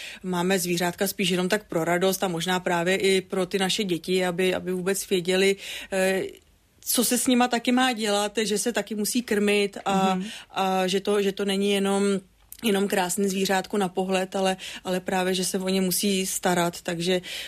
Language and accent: Czech; Plzeň, Plzeň Region, Czechia; my jsme vždycky jezdívali právě z tý naší Plzně, na Šumavu